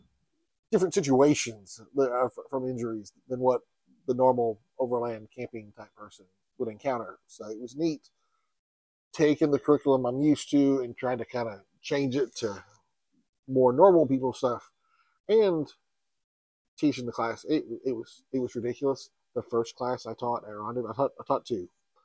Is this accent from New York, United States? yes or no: no; Texas, United States; But yeah, I'm from Texas.